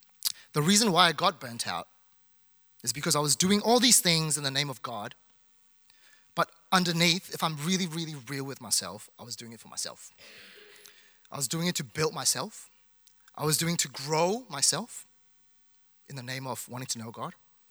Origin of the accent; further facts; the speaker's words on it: Melbourne, Victoria, Australia; Because when I tell people I'm from Melbourne, like, they look at me with awe.